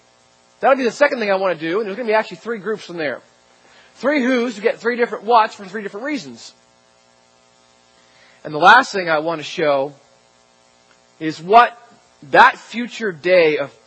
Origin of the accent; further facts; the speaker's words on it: New Jersey, United States; Maybe it's because I'm from Jersey, but I know that you don't mess